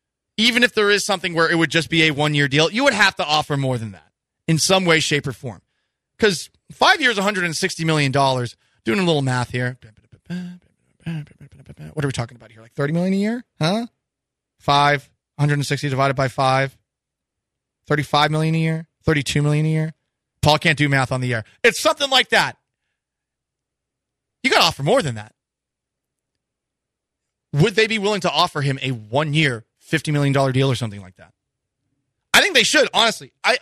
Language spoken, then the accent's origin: English; Massachusetts, United States; I remember the town I was growing up in Massachusetts. I'm 5 years old, and I couldn't get the seat buckled.